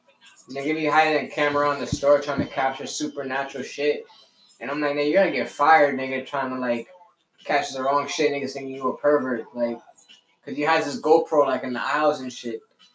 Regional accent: Queens, New York, United States; But you said that I can do it too. And we're both from Queens.

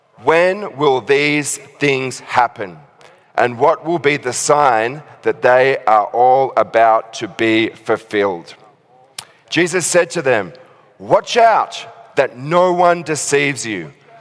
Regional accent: Australia; accent: Australian; just listen to my Australian accent for a little while

